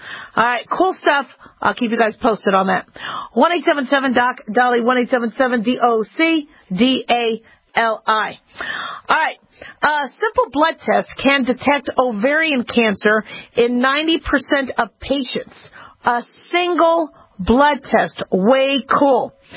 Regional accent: Phoenix, Arizona, United States; And I remember growing up in Phoenix where, you know, neighborhoods were really, really dark.

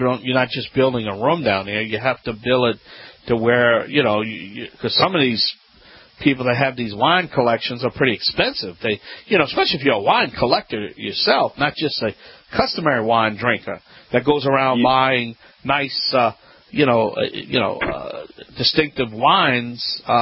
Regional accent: Louisiana, United States; I'm Cajun. You know, we wine drinkers.

